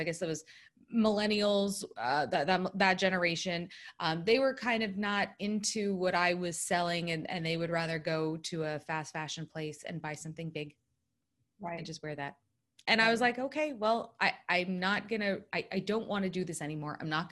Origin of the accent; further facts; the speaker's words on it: Canada; moved away as an adult; also born or lived in United States; I grew up in Canada. And when I graduated from college, I ran away to LA because I was the only one in my family who was born in the US.